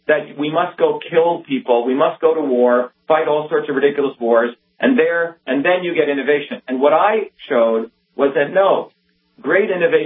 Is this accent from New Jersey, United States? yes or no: yes; Newark, New Jersey, United States; I was a guy, a 14-year-old kid growing up in Newark, New Jersey, New Jersey